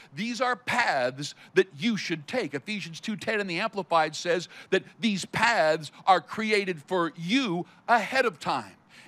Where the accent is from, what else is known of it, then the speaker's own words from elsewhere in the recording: Canada; But wherever I go as well, I'm a Canadian, which means Canada looks after me.